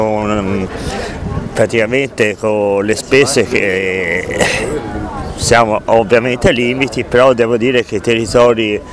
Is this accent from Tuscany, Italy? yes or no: yes; Tuscany, Italy; io vengo dalla Toscana